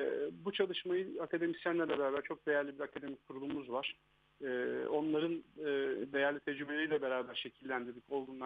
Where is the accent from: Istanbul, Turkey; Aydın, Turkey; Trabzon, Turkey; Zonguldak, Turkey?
Aydın, Turkey; Aslında Aydın'da doğdum. İlkokulu ve ortaokulu Aydın'da okuduktan sonra İzmir Fen Lisesi'ne geçtim.